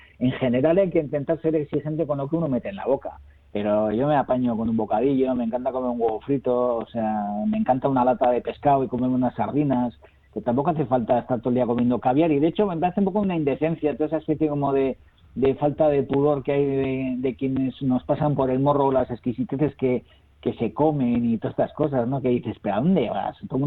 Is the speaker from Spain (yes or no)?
yes; Hondarribia, Basque Country, Spain; yo soy de Hondarribi y aquí tenemos dos pastelerías muy buenas